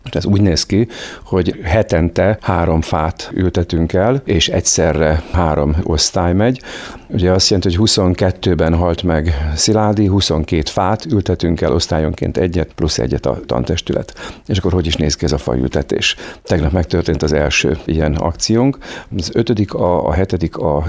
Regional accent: Alsószállás, Hungary; Alsószállás 71 számnak hívják azt a tanyát, ahol én felnőttem.

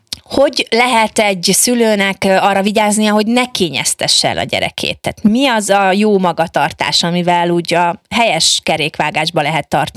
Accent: Balotaszállás, Bács-Kiskun, Hungary; Igen, én faluban nőttem föl, Balotaszálláson

